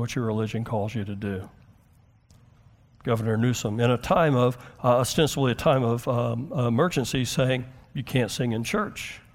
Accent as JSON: {"language": "English", "country": "United States", "said": "I'm American and deeply rebellious"}